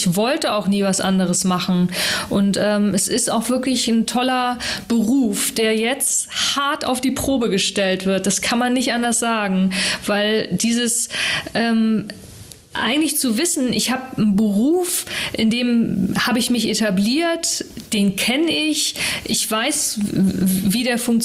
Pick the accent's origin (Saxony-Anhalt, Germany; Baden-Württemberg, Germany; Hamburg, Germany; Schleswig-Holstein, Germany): Hamburg, Germany; Barmbek, aufgewachsen jetzt so mit den Eltern und Schulzeit war ja so im Norden Richtung Sasel, Wellingsbüttel, geboren in Farmsen. Und dann ging es eigentlich querbeet, also dann Eimsbüttel und dann auch einmal Ottensen und dann jetzt konstant eigentlich so St. Pauli, Altona